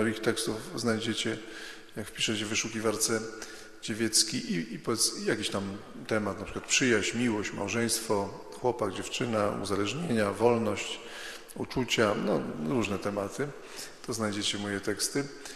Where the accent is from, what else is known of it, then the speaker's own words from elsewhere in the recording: Radom, Masovian Voivodeship, Poland; gdzieś tam pod Radomiem, bo pochodzę z Radomia